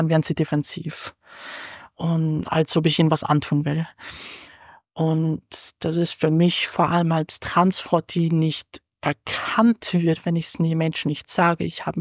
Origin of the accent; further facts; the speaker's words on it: Wieselburg, Lower Austria, Austria; ich komme ja aus Wieselburg und auf dem Land wächst man natürlich eben mit genau sowas auf.